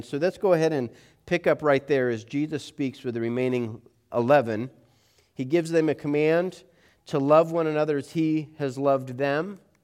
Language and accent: English; Colorado Springs, Colorado, United States; I grew up in Colorado Springs.